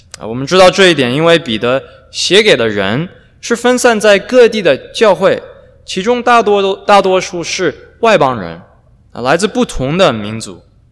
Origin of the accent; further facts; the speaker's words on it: United States; 虽然我出生长大在美国，但我的父母是中国人，所以我的成长经历在很多方面都和一般在美国长大的人不太一样。